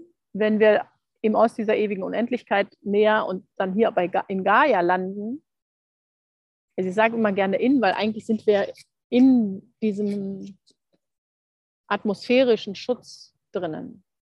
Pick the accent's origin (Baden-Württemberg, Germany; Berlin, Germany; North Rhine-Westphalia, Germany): Berlin, Germany; East Berlin; ich bin in Ost-Berlin groß geworden, im Alter von 16 Jahren diese Frage gewesen